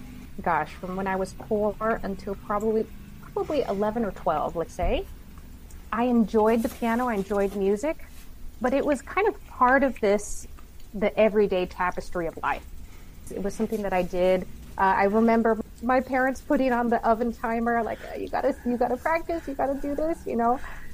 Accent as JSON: {"language": "English", "town": "Savannah", "region": "Georgia", "country": "United States", "tie": "born or raised there", "said": "I was born and raised in Savannah, and I went to the Savannah Arts Academy."}